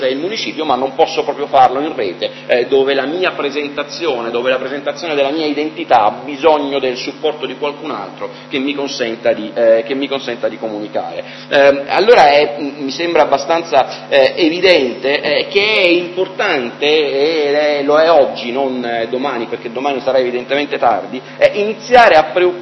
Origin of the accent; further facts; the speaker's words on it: Rome, Lazio, Italy; Sono romano